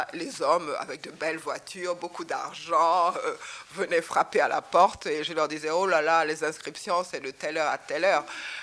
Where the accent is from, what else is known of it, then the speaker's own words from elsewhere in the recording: Senegal; moved away; Et jusqu'à présent, j'ai quitté le Sénégal sans le quitter, parce que je repars dans mon pays, je reprends des cours, je fais des stages avec des Européens, des Africains.